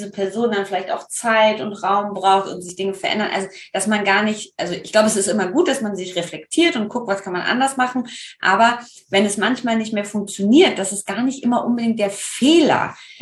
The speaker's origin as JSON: {"language": "German", "region": "Rhineland", "country": "Germany", "said": "ich komme ja aus dem Rheinland"}